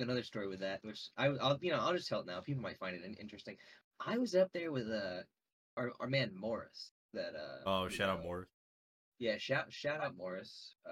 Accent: Ireland; I'm Irish. I can probably agree with that.

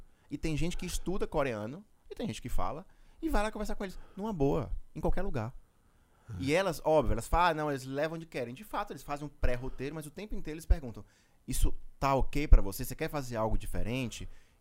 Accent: Ceará, Brazil; Eu sempre disse o seguinte, nós somos cearenses, brasileiros, somos sobreviventes.

